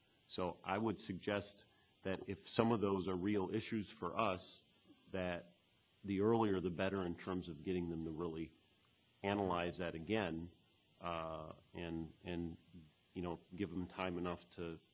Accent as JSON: {"language": "English", "region": "Midwest", "country": "United States", "said": "I'm from the Midwest as well."}